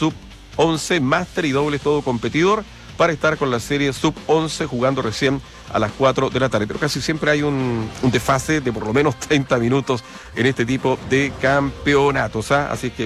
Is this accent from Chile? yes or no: yes; Chile; tal cual como somos los chilenos, cariñosos, afectuosos